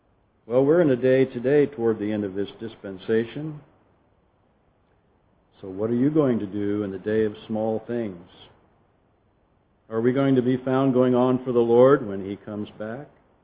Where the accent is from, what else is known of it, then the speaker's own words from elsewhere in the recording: Walla Walla, Washington, United States; I'm from Walla Walla, Washington. That's a long way from here